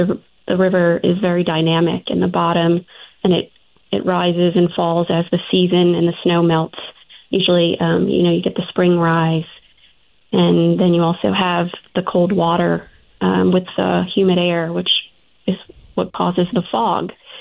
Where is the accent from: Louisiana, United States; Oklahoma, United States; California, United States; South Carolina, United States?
Louisiana, United States; St. Bernard; And I grew up in St. Bernard, very close to the actual Violet Terminal.